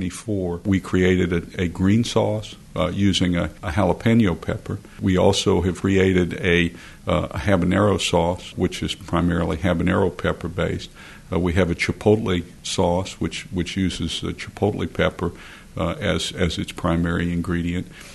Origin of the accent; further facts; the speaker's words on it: New Orleans, Louisiana, United States; I grew up in New Orleans, but we spent all of our summers here.